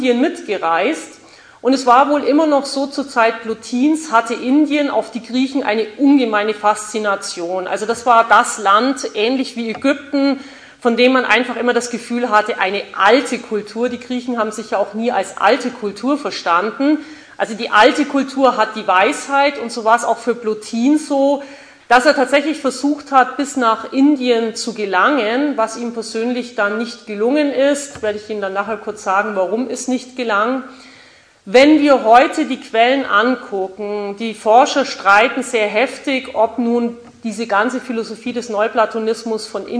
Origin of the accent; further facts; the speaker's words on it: Augsburg, Bavaria, Germany; Ich bin aus Augsburg